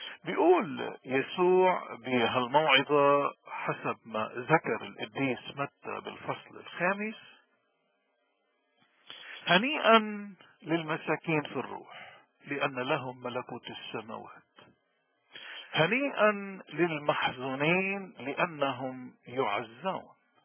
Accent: Lebanon; اليوم ما أحوجنا كلبنانيين وين ما كنا، وخصوصا اللي بيشتغلوا بالإعلام

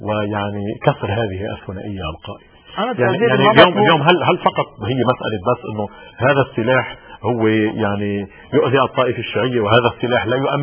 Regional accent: Lebanon; أنا بيجي بقول أنا لبناني

